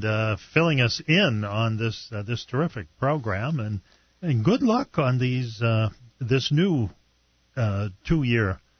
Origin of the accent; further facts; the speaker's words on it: Brockton, Massachusetts, United States; Yeah, I know where it is. I'm from Brockton.